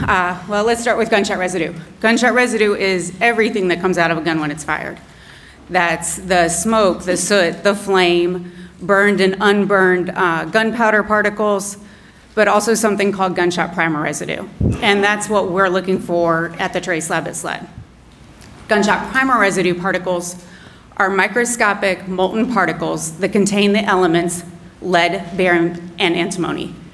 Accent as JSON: {"language": "English", "region": "Ohio", "country": "United States", "tie": "born or raised there", "said": "So I grew up in Ohio. I was born and raised there."}